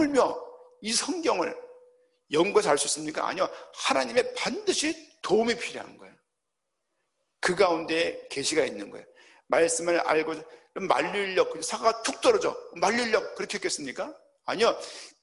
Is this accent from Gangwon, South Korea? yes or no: no; Seoul, South Korea; 전 서울이 고향입니다.